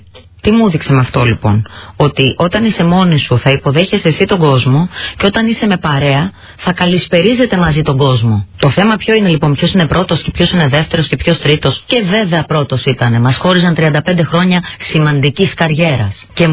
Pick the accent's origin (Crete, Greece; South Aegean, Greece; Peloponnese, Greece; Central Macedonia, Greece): Central Macedonia, Greece; Thessaloniki; Αφού η πόλη μου είναι η Θεσσαλονίκη, δεν θα ήταν ο συνθέτης μου από τη Θεσσαλονίκη?